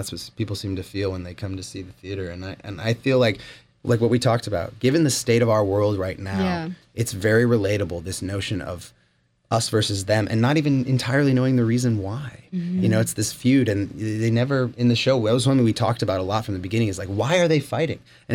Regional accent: Massachusetts, United States; also born or lived in California / upstate New York; I was born in California, but moved very, very quickly by the time I was 2 years old to Massachusetts, and then moved from there to upstate New York. So I'm an East Coaster

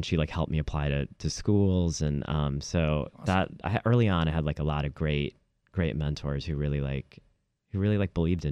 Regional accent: Ohio, United States; born there; also born or lived in Indiana / Texas / Florida; I was born in Ohio, and then we lived in Indiana, and then lived in Texas, and then we lived in Florida.

